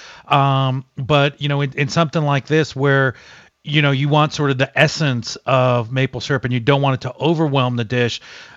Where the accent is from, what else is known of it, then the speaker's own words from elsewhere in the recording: Bronx, New York, United States; born there; I was born in the Bronx.